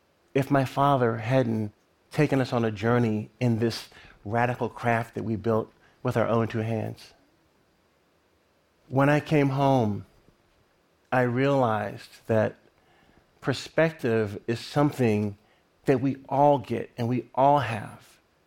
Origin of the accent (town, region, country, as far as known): Lynchburg, Virginia, United States; born or raised there